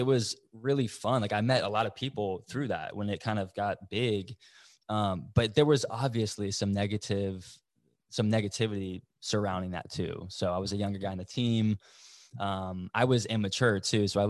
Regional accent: Sarasota, Florida, United States; growing up, born and raised in Sarasota, Florida, loved.

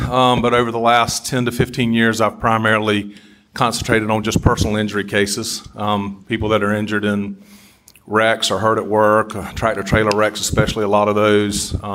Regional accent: Bamberg, South Carolina, United States; I grew up in Bamberg, about 35, 40 minutes west of here. Graduated school there.

